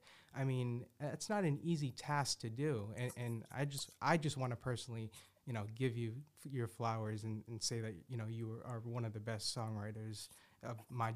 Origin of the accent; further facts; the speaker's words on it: Boston, Massachusetts, United States; I'm from Boston.